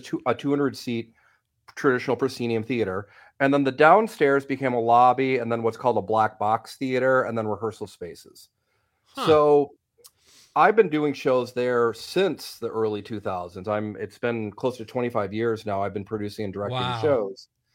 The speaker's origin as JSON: {"language": "English", "town": "Madison", "region": "Wisconsin", "country": "United States", "tie": "born or raised there", "said": "I growing up in Madison, I saw Raiders of the Lost Ark, E.T."}